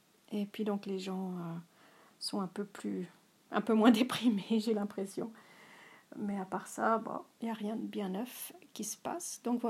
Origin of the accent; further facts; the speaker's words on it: Switzerland; accent: Swiss; Et puis, comme ça, vous pouvez entendre mes et puis mon accent suisse.